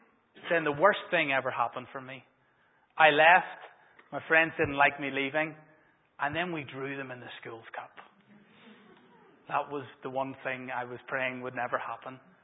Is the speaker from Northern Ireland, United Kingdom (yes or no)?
yes; Bangor, Northern Ireland, United Kingdom; also born or lived in Belfast; I realized that when I moved from Bangor to Belfast, I used to go to the Grammar, where we played with a griffin on our shirt, and we played in blue.